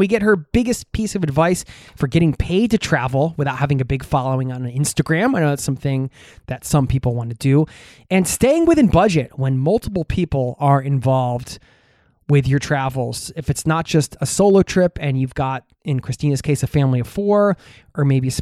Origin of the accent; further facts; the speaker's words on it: Norway; English is a second language; I could spend time in my home country, meet some friends along the way, and just chill. So right there, I've already racked up 5 months. Anyway, I'd spent a month back in Norway recuperating and visiting family here